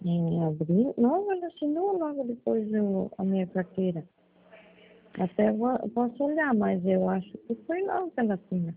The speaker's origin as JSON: {"language": "Portuguese", "town": "Francisco Beltrão", "region": "Paraná", "country": "Brazil", "tie": "born there", "said": "Francisco Beltrão, não, saudades, saudades, é onde eu nasci."}